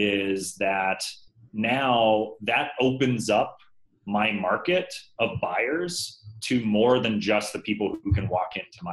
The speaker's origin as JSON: {"language": "English", "town": "Fort Lauderdale", "region": "Florida", "country": "United States", "tie": "born or raised there", "also_born_or_lived": "Tallahassee, United States / Boston, United States / New York, United States", "moved": "as an adult", "lives_now": "San Francisco, United States", "said": "I grew up in Fort Lauderdale. Then I moved to Tallahassee for college. Then I moved to Boston. Then I've spent some time in, you know, New York, and then I'm now in San Francisco, right?"}